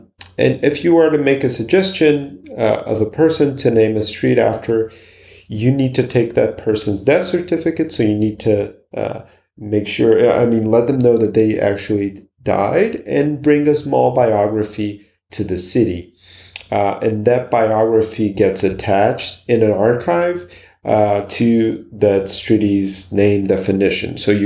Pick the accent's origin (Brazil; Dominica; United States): Brazil; São Paulo; here in São Paulo, Brazil, where I am from. And today I'll be talking about street names in Brazil, my home country, where I'm talking from also.